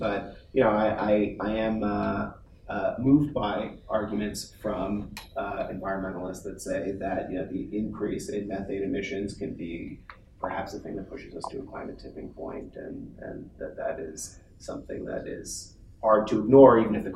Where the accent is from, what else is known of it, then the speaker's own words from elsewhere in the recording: New York, United States; I grew up on Long Island by the water. You know, being at the beach was a big part of my life always.